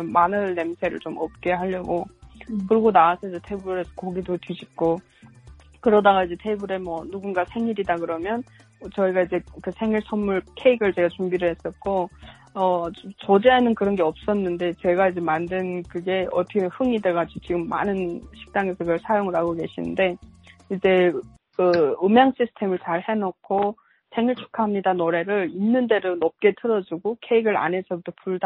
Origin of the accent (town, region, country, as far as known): North Korea